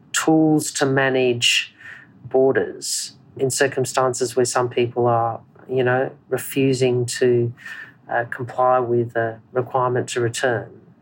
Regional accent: Adelaide, South Australia, Australia; Adelaide and I've lived in Australia most of my life. And, yes, my father's of Chinese heritage, but we're Malaysian Chinese.

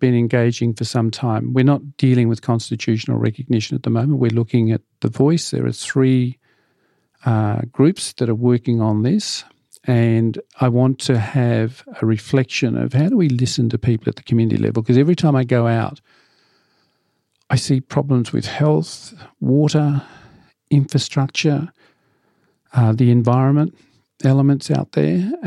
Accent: Western Australia, Australia; the Western Australia, who we use my home state and is conservative

